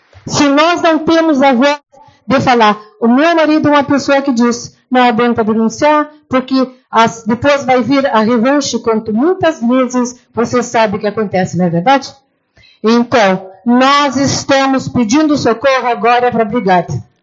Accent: São Marcos, Brazil; born there; Eu nasci em São Marcos, sou moradora do 5º Distrito, do final, já perto do 4º. Vivi 42 anos até aqui, graças a Deus, com o pé fincado nesse chão.

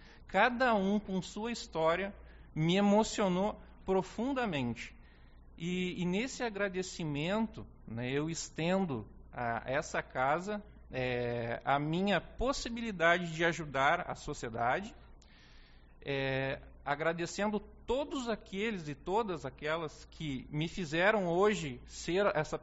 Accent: Uruguaiana, Rio Grande do Sul, Brazil; Eu sou um guri de Uruguaiana, né? Nasci em Uruguaiana, na antiga Santa Casa Velha, na antiga Santa Casa, né? Hoje Santa Casa Velha, do bairro Cabo Luiz Quevedo

